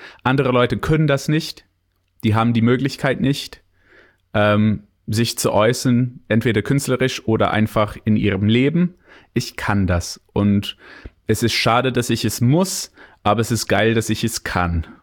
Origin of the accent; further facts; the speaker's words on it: Canada; Und zweitens bin ich Kanadier. Also da kann jeder Deutsche sagen, der hat keine Ahnung anyway.